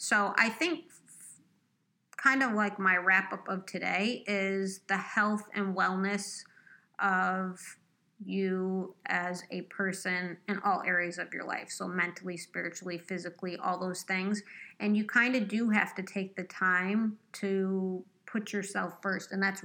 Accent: Michigan, United States; now in New York, United States; I was moving from Michigan to New York. So that was a big move.

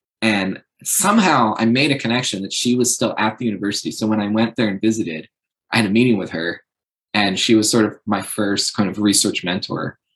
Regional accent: Warrensburg, New York, United States; also born or lived in Long Island; And then I was actually born in Long Island, where my grandparents live. And then when I was in kindergarten, we moved to a small logging town called Warrensburg in the Adirondac

